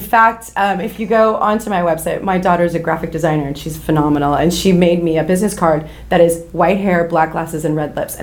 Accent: Garden Grove, California, United States; Oh, yeah. You know, my dad was the mayor of our city when I was growing up. I grew up in Garden Grove.

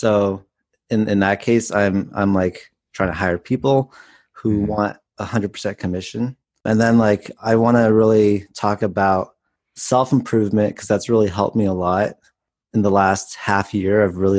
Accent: Palo Alto, California, United States; Yep. I grew up in the Bay Area in Palo Alto.

